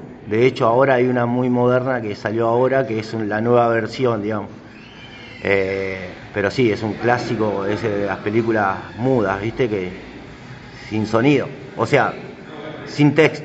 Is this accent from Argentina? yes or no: yes; Santa Fe, Argentina; moved away as an adult; now in Buenos Aires, Argentina; yo soy de Santa Fe, a los 18 años me vine a vivir a Buenos Aires, ya que dos de mis tres hermanas vivían acá.